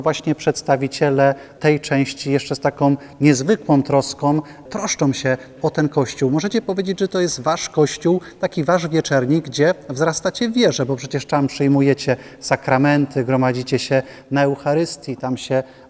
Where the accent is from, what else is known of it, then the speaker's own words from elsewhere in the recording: Mikstat, Greater Poland Voivodeship, Poland; Ja pochodzę z Mikstatu, czyli nieopodal stąd